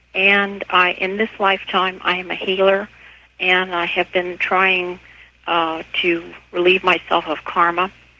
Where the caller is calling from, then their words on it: Seattle, Washington, United States; Hi, I'm calling from Seattle area.